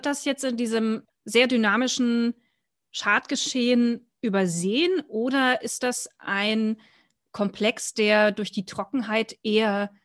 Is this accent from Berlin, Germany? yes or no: no; Hesse, Germany; Taunus, wo ich herkomme